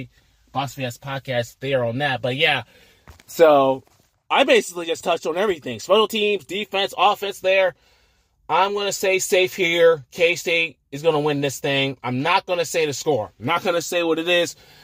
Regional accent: Kansas City, Missouri, United States; I'm not from California. … from Kansas City, Missouri.

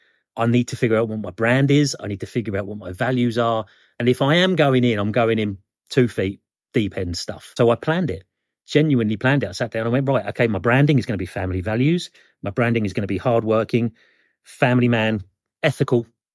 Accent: Scotland, United Kingdom; I love Scotland. … I'm Scottish.

